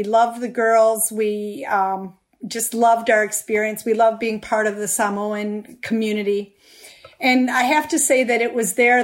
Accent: Midwest, United States; also born or lived in Michigan; I grew up in the Midwest, Wisconsin and Michigan.

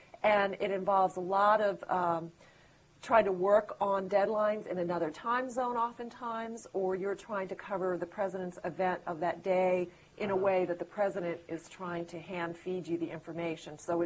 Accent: Washington, District of Columbia, United States; And I grew up in Washington, D.C.

